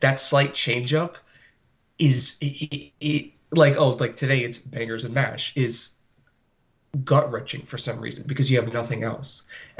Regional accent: Florida, United States; maybe it's because I'm from Florida and I'm not used to like mountains and stuff like

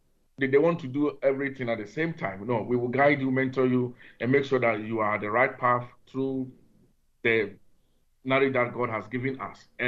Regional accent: Ghana; I am a pastor myself, and I come from Ghana. And as you know, Ghana is a third world country

